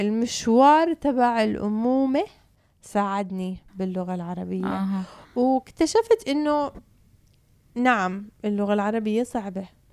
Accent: Canada; أنا طول حياتي يعني من وأنا صغيرة وعايشة بكندا أهلي كانوا كتير مركزين على العربي

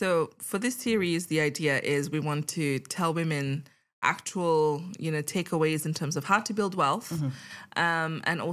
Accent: Mauritius; I grew up in Mauritius.

